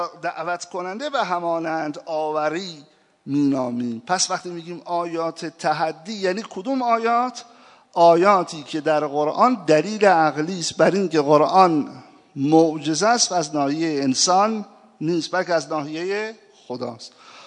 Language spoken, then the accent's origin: Persian; Iran; منتها خب ما ایرانی هستیم